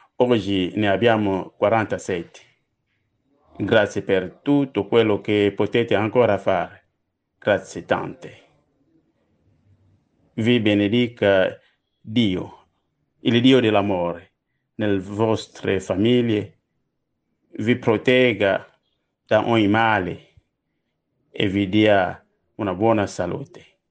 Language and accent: Italian; DR Congo; vi saluto cordialmente dalla Repubblica Democratica del Congo. Vi saluto anche da parte degli ascoltatori di Radio Maria nel mio paese.